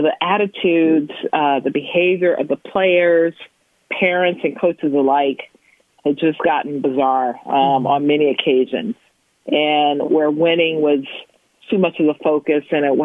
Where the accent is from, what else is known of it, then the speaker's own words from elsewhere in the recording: Chicago, Illinois, United States; I grew up in Chicago, but also one that I engaged with here, the Harlem Junior Tennis and Education Program.